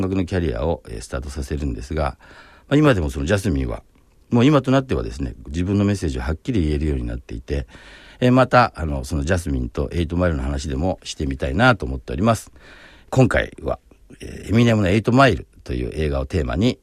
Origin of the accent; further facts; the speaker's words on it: Tachikawa, Tokyo, Japan; 僕とこう地元が同じ立川出身の … という、その女性のアーティストがいるんですが